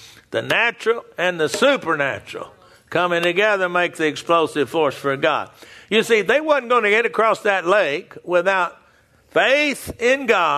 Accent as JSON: {"language": "English", "region": "Texas", "country": "United States", "said": "Now, I'm from Texas."}